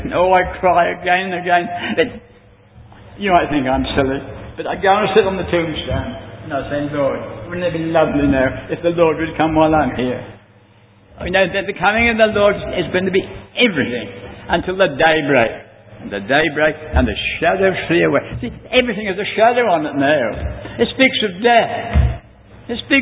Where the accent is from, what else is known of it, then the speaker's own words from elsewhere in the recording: England, United Kingdom; moved away; When I came from England, it took me 6 weeks to get here. Now it took me 12 hours.